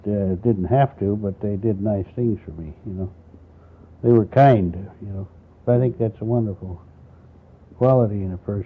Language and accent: English; Anchorage, Alaska, United States; born there; Well, I was born in Anchorage, February 8th, 1922. And the reason I guess I was there was because my father was a civil engineer with the Alaska Railroad Construction, and brought our family up from the States, from Washington in 1920.